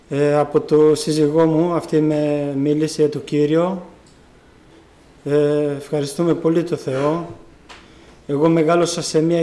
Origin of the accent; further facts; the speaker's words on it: Albania; Η καταγωγή μου είναι από Αλβανία.